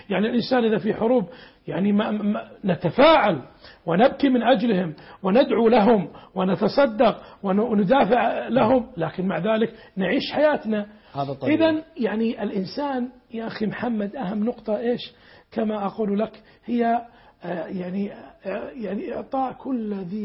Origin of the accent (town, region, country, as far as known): Saudi Arabia